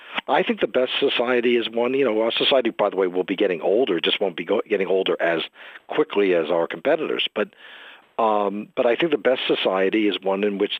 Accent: New York, United States; or my growing up in New York in the 50s and 60s.

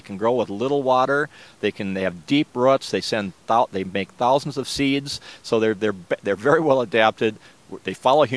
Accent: Twin Cities, Minnesota, United States; I grew up right here in the Twin Cities, and I was a student at the University of Minnesota studying horticulture.

